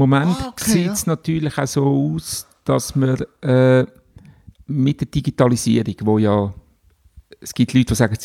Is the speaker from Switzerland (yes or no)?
yes; Glarus, Switzerland; dann wieder zurück ins Glarnerland, wo ich aufgewachsen bin